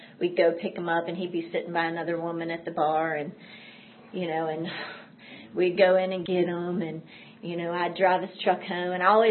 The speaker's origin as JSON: {"language": "English", "town": "Hopewell", "region": "Virginia", "country": "United States", "tie": "born or raised there", "said": "so I grew up a little south, further south of Chester. I grew up in Hopewell."}